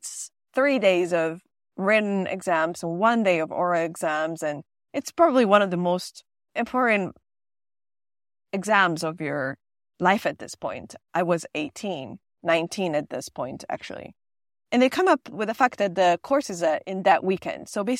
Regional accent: Turin, Piedmont, Italy; I was from Turin, so I was in the center in Turin

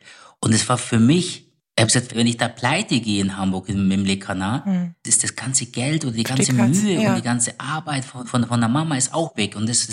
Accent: Tunceli, Tunceli Province, Turkey; Also ganz stolz sind sie zum Beispiel, wenn sie in Ostanatolien sind. Ich komme aus Tunceli.

